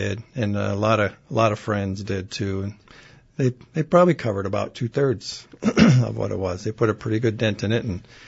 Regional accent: Michigan, United States; always been around these parts of the woods.

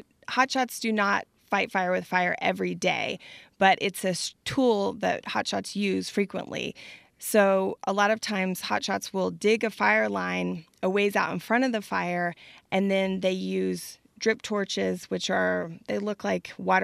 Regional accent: Austin, Texas, United States; I grew up in Austin in a relatively urban environment, a very Texas culture environment.

